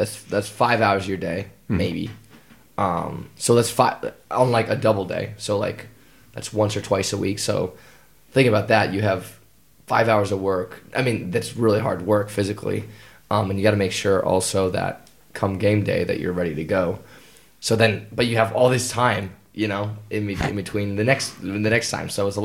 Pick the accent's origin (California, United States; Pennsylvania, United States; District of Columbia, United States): California, United States; Yeah, I come from California and America, and I went to, people think I'm from Hawaii, but I went to college, university in Hawaii, and that's the big difference. But I live in San Francisco area.